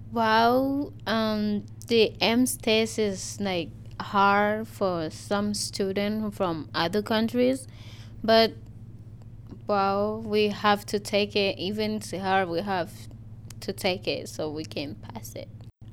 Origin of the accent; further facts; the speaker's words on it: Tanzania; I'm from Tanzania. I am student at Karolina High School and I'm 19 years old.